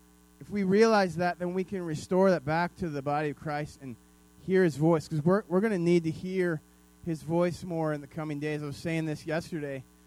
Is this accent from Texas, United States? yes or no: yes; Dallas, Texas, United States; I'm not from here anymore. I'm not from Dallas anymore.